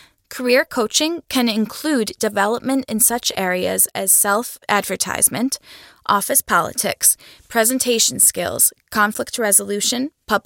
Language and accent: English; Newark, New Jersey, United States; I grew up in a single-parent household in Newark, New Jersey.